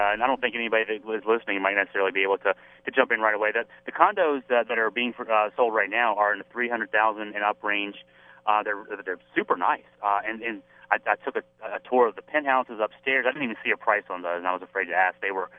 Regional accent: Staunton, Virginia, United States; I grew up in the Stanton area, and to see what to see what's happened, you know, from 20 years ago when I was in high school to now.

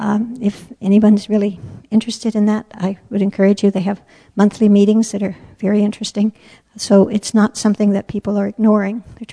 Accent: Oregon, United States; I grew up in Oregon.

